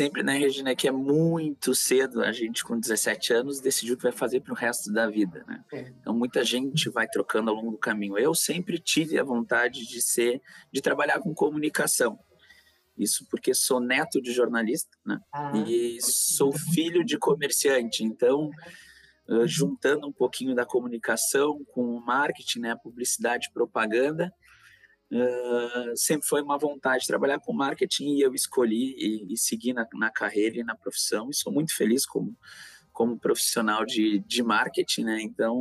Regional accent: Porto Alegre, Rio Grande do Sul, Brazil; Eu sou natural de Porto Alegre, né? Sou gaúcho e vivi aqui, exceto por 6 meses, que eu tive uma experiência no exterior, morando nos Estados Unidos, mas o resto da minha vida toda morando aqui em Porto Alegre.

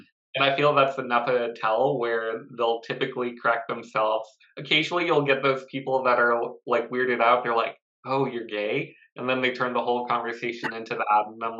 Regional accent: Boston, Massachusetts, United States; born there; I was born in Boston, and people in New England in the United States, they're pretty blunt in that area.

